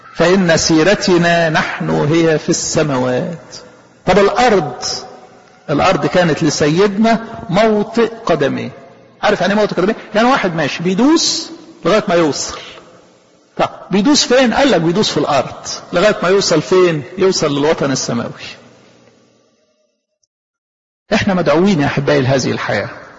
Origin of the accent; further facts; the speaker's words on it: Egypt; يعني طبعا اعتز جدا ان انا مصري